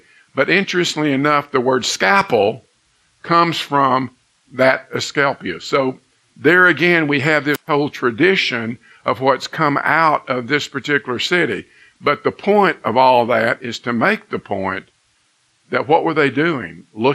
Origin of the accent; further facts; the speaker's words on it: Cleveland, United States; Of course, I say Cleveland. Oh, how's Ohio? I have to explain there's 13 Clevelands, and Cleveland is the second.